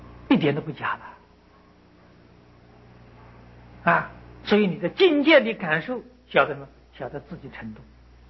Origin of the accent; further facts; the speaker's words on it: China; 我们中国人说暴君呢，无恶不作啊。